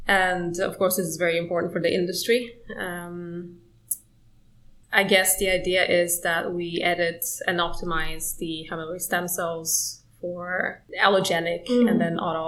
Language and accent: English; Norway; English is a second language; also born or lived in Sweden; I am originally from Norway, but I'm half Polish as well. My academic background is from Sweden. So I have my bachelor's and master's from Linköping University in Sweden.